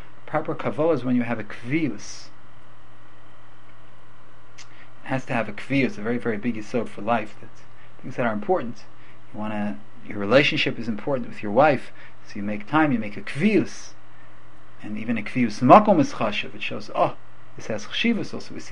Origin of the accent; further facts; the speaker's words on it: Manhattan, New York, United States; born there; I always take a lot of pride in the fact that I was born myself on Mount Sinai in Upper Manhattan.